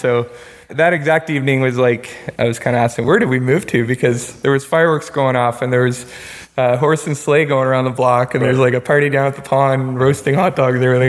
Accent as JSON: {"language": "English", "region": "New Brunswick", "country": "Canada", "moved": "as an adult", "lives_now": "Calgary, Canada", "said": "We're both from New Brunswick and we moved out to Calgary"}